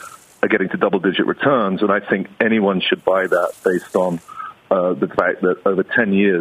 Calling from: Mexico; I'm phoning you from Mexico here

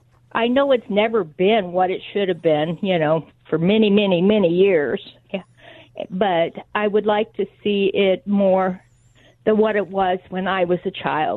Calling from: Nebraska, United States; from Nebraska.

